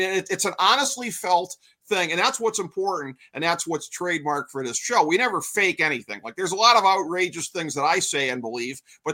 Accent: Cleveland, Ohio, United States; in my hometown of Cleveland, Ohio

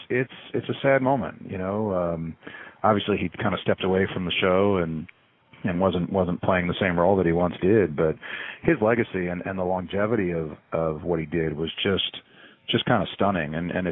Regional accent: Delaware, United States; I was a little kid growing up in Delaware, and I'm 38 years old.

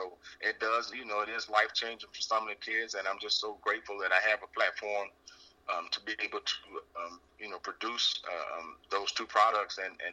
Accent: Birmingham, Alabama, United States; I just hosted my 8th annual golf tournament in Birmingham, Alabama, my hometown

